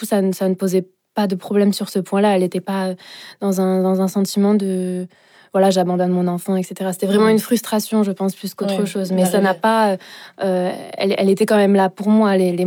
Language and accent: French; Sainte-Croix-de-Quintillargues, Occitanie, France; j'ai grandi à Sainte-Croix-de-Quintiargues, dans un petit village perdu, avec mes deux petites sœurs.